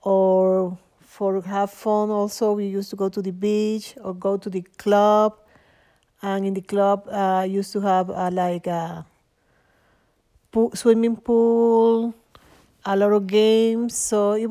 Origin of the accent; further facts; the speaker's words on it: Santo Domingo, Distrito Nacional, Dominican Republic; Yes, from the south, but I grew up in Santo Domingo, which is the capital.